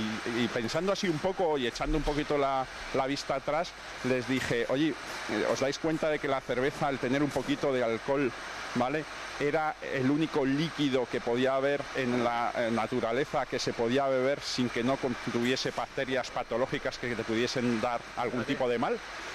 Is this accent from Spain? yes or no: yes; Madrid, Community of Madrid, Spain; primero yo soy de Madrid, ¿no? Y entonces me siento muy madrileño, mis padres de Madrid, me he criado en Madrid y he vivido en Madrid de pequeño, ¿no? Y me he movido por Madrid